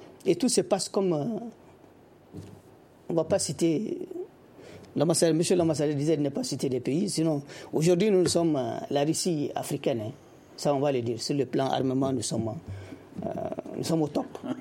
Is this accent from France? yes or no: no; Mali; Nous sommes d'abord des Maliens, des citoyens maliens